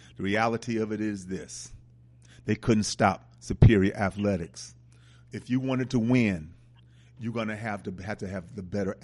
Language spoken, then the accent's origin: English; Wisconsin, United States; They whooped Wisconsin's ass. And I'm from Wisconsin, you know.